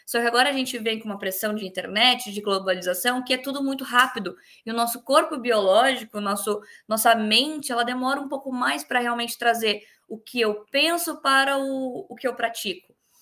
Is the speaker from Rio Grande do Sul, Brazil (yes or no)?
yes; Rio Grande do Sul, Brazil; eu sempre coloco que eu sou gaúcha